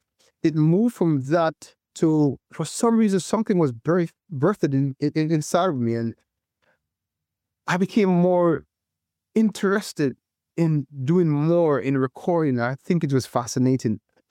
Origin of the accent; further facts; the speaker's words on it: Falmouth, Jamaica; also born or lived in Montego Bay; I was born in Montego Bay, Jamaica, grew up in Falmouth, where I attended the Falmouth Seventh-day Adventist Church. I attended a primary school in Falmouth.